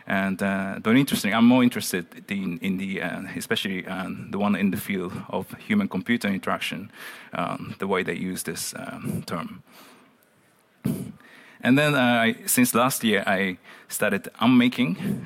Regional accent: Japan; English is a second language; moved away as an adult; now in Netherlands; I've been based in the Netherlands for the past 7 years, but I'm just started my PhD, engineering PhD, remotely from my hometown in Japan. So I'm really sort of living in between the Netherlands and Japan right now.

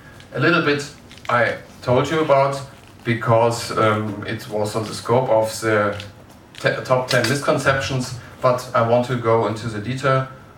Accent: Germany; I'm from Germany, and so in Germany Linux

